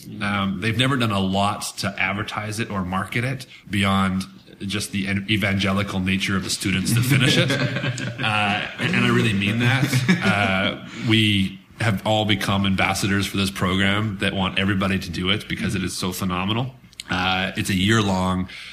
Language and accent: English; Canada; but again, as a Canadian.